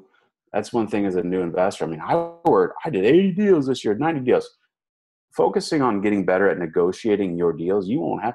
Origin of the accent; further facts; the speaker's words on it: St. Louis, Missouri, United States; from St. Louis.